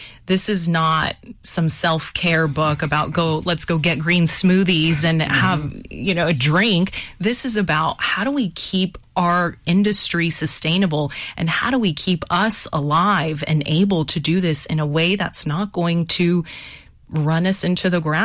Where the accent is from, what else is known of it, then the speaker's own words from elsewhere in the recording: Dallas, Texas, United States; Born and raised in Dallas, Texas. Yes, I'm a Dallas Cowboys fan.